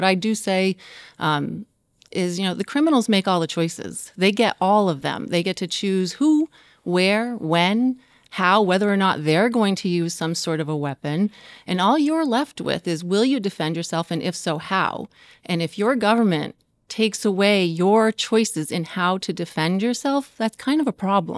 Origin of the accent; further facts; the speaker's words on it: New York, United States; now in New Hampshire, United States; We came here from New York. We're not used to that.